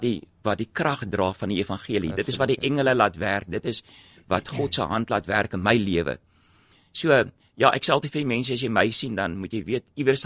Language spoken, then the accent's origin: Afrikaans; Epping, Western Cape, South Africa; ek is die oudste van 5 kinders. Ek het groot geword in Epping, en julle allemaal weet waar Epping is, nie Ruitenwag nou nie, die ou Epping.